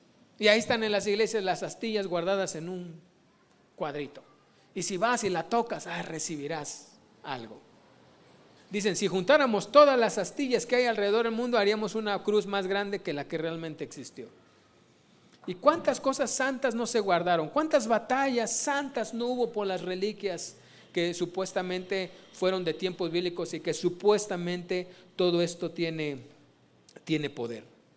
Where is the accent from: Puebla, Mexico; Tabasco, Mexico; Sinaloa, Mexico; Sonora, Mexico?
Puebla, Mexico; Hay una iglesia en Puebla, de donde soy